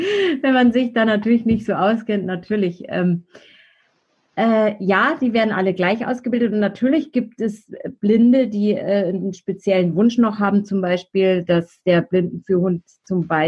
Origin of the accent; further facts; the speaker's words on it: Münster, North Rhine-Westphalia, Germany; born there; now in Neuburg an der Donau, Germany; Geboren bin ich in Münster, wohne in dem wunderschönen Bayern in Neuburg an der Donau.